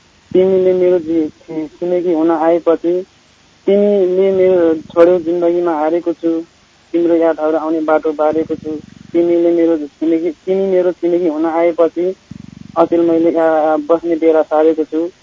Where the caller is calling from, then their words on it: Udayapur, Koshi Province, Nepal; हजुर, म उदयपुरबाट